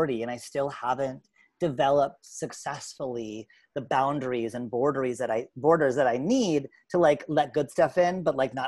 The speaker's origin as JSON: {"language": "English", "country": "Canada", "tie": "born there", "said": "Well, I'm Canadian by birth."}